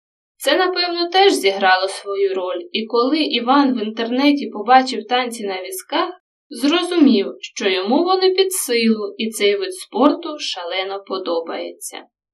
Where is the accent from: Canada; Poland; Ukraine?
Ukraine; Netishyn, Khmelnytskyi Oblast; Я з Нетішина 2-3 рази на тиждень спочатку з татом, а потім самостійно катався на тренування.